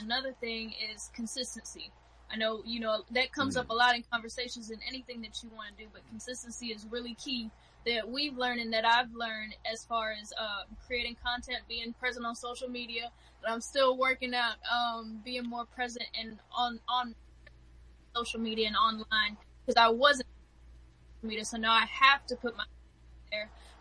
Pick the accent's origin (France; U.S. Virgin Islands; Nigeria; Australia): U.S. Virgin Islands; St. Croix; Yes, I'm from St. Croix, U.S. Virgin Islands.